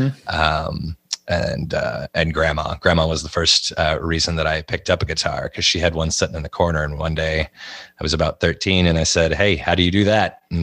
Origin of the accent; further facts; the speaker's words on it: the Ozarks, United States; I can blame them for some of the reasons that I act the way I do, because I grew up in the Ozarks.